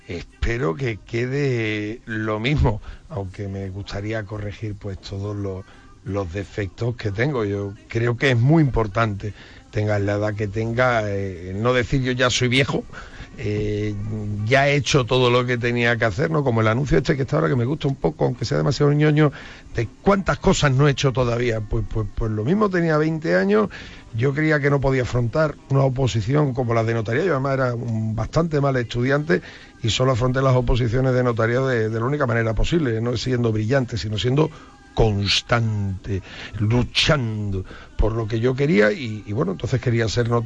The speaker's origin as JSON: {"language": "Spanish", "town": "Seville", "region": "Andalusia", "country": "Spain", "tie": "born or raised there", "moved": "yes", "said": "soy sevillano de nacimiento y de corazón"}